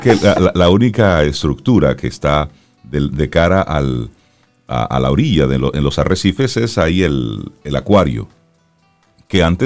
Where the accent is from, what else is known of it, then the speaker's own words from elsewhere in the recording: Dominican Republic; Que es lo que nosotros como así dominicanos es.